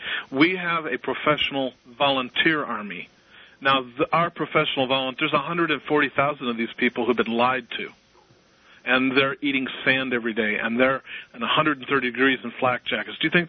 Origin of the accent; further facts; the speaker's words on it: Texas, United States; And I grew up in Texas.